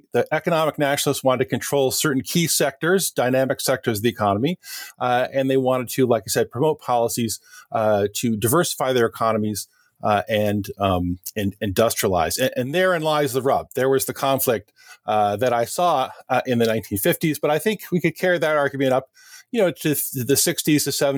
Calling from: Morgantown, West Virginia, United States; I'm in Morgantown, West Virginia, in the Chili Mountains of the northern part of the United States.

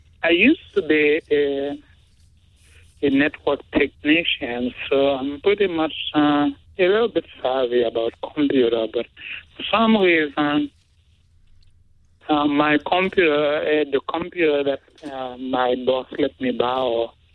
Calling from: Mentone, California, United States; Yep. That's, are you familiar with Redlands, California?

